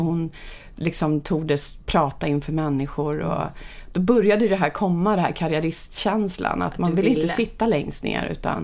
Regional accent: Upplands Väsby, Stockholm County, Sweden; Nej, men jag är uppvuxen i Upplands Väsby där jag faktiskt bodde i samma hus från det jag föddes till jag blev 18 år ungefär.

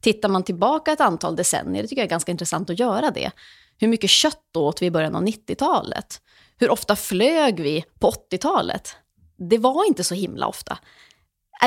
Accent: Norrland, Sweden; jag kommer själv från norra Sverige, jag har släkt i norra Sverige

